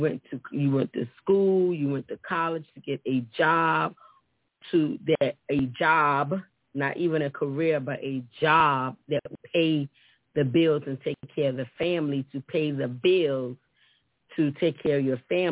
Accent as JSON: {"language": "English", "town": "Baltimore", "region": "Maryland", "country": "United States", "tie": "born or raised there", "also_born_or_lived": "Petersburg, Virginia", "said": "I am originally, I was born in Petersburg, Virginia, raised in Baltimore, Maryland."}